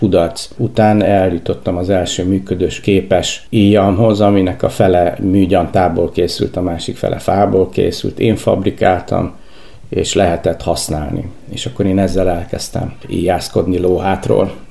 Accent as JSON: {"language": "Hungarian", "region": "Budapest", "country": "Hungary", "tie": "born or raised there", "said": "Én Budapesten nőttem fel, a második kerületben, a Rózsadombon. Nem azért, mert a szüleim oda lettek volna predesztinálva, hiszen egyszerű munkás emberek voltak, valamiért területileg mi oda tartoztunk, és én egy kulcsos gyerek voltam"}